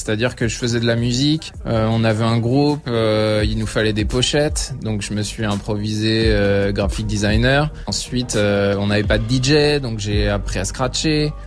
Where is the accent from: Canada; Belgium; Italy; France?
France; Nantes, Pays de la Loire; Alors qu'on est nantais